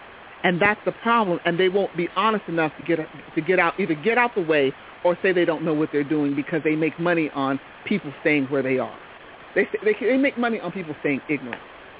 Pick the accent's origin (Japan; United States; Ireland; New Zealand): United States; Youngstown, Ohio; I am a person from Youngstown. I'm very, very proud to be from Youngstown. And from the Hubbard area.